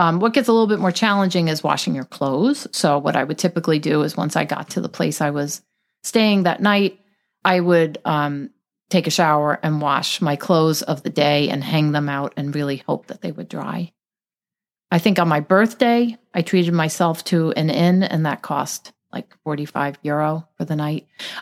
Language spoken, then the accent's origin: English; Long Island, New York, United States; we used to have them growing up on Long Island.